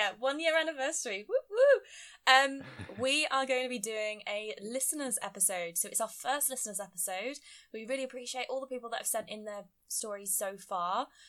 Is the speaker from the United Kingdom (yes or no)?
yes; England, United Kingdom; now in Wales, United Kingdom; I am living in Wales, but I am English.